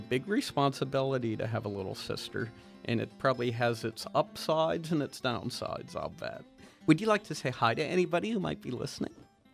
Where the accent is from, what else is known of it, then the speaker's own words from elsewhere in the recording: Churchill, Pennsylvania, United States; I grew up in Churchill, right on the boundary between Churchill and Wilkins Township, so I know the community pretty well out that way.